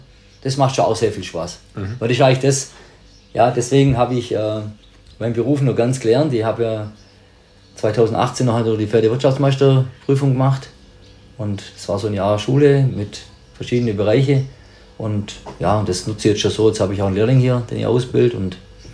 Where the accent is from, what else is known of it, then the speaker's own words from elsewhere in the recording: Leutkirch, Baden-Württemberg, Germany; Ich bin bei uns in Leutkirch aufgewachsen